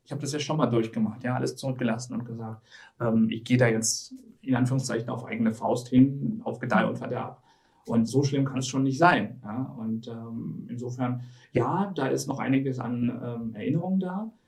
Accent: Saint Petersburg, Russia; German is a second language; also born or lived in Dresden / Jena / Munich / Stuttgart; now in Germany; Ich bin immer Städter gewesen, ich komme aus St. Petersburg, ich habe in ganz kurz Berlin, ansonsten aber Dresden, Jena, München, Stuttgart, Köln immer gelebt, also schon die Metropolen.

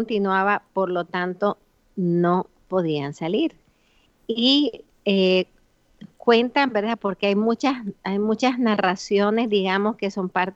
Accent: El Viejo, Chinandega, Nicaragua; yo crecí viendo a todo mi pueblo tirado en las calles, o sea, saliendo a las calles

